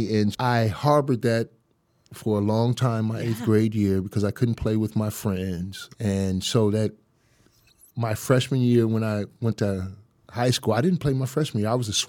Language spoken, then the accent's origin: English; Phoenix, Illinois, United States; I grew up here in the south suburbs of Chicago, Phoenix, village, little area, 9 blocks, as we say now. And right next to Harvey, Illinois, and in between South Holland.